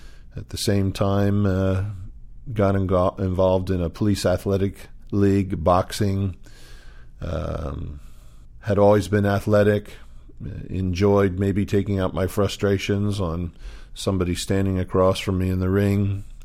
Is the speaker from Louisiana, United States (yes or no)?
no; Philadelphia, Pennsylvania, United States; My experience growing up in Philadelphia is filled with fond memories. It was the early 1950s.